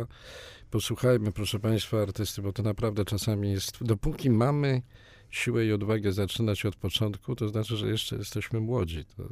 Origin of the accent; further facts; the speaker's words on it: Warsaw, Masovian Voivodeship, Poland; born there; prażanin z urodzenia, urodziłem się tutaj 100 metrów w tym szpitalu właśnie niedaleko